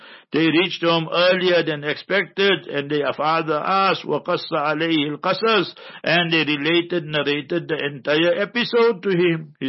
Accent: Pakistan; moved away as an adult; You see, me, I came for holiday from Pakistan, 1979, with Allah's mercy. I came twice, 76 I came and 79.

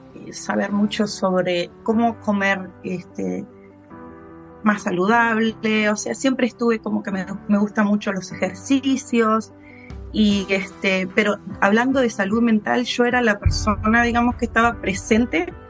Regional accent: Uruguay; moved away as an adult; now in United States; Soy de Uruguay, tengo dos hijas, hace poquito que estoy en el club de las abuelitas.

